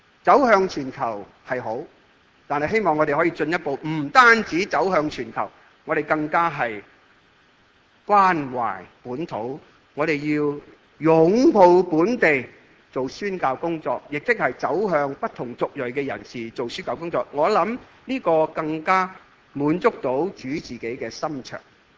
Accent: Hong Kong

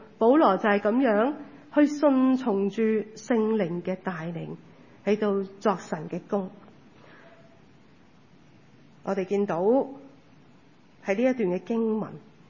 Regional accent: China; 即系去面对咧一啲嘅即系我哋中国人

